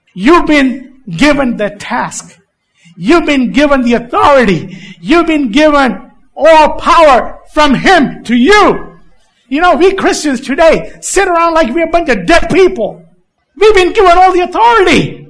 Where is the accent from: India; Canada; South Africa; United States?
India; just so happens that I'm from India.